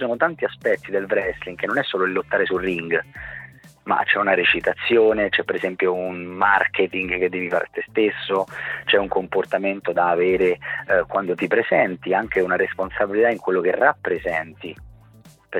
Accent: Rome, Lazio, Italy; E anche perché ho pensato che, essendo di Roma, una città comunque unica, mi sarebbe piaciuto sempre rappresentare la mia città

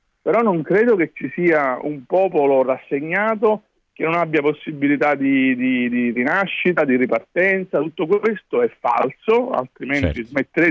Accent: Sicily, Italy; io sono un siciliano che lavora su Roma per il mio lavoro, diciamo, quotidianamente.

